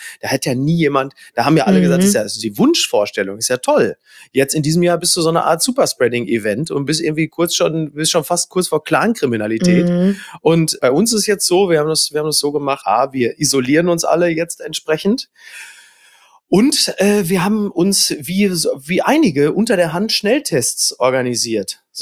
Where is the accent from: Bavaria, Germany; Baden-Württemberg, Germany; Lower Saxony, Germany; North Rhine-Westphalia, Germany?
North Rhine-Westphalia, Germany; Castrop-Rauxel; in meiner Heimatstadt Castrop-Rauxel